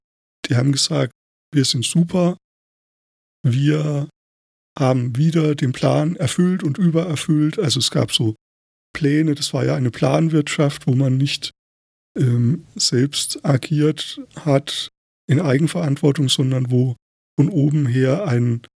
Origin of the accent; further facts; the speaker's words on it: Thuringia, Germany; Ich bin ja selbst in Thüringen geboren, aber das war damals, also diese rechtliche Kategorie Thüringen gab es damals noch gar nicht, weil ich da eben auch in der DDR aufgewachsen bin bis zu meinem 10. Lebensjahr.